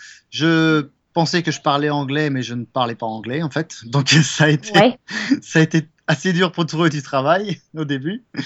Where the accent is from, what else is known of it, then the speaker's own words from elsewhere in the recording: Poitiers, Nouvelle-Aquitaine, France; Je viens de Poitiers, qui est au nord de Bordeaux et au sud de la vallée de la Loire.